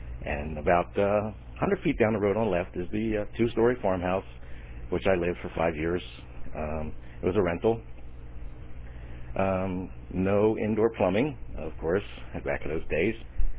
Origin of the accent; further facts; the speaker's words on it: Bristol, New Jersey, United States; born there; I was born in Bristol, New Jersey. It's about, back in 1949.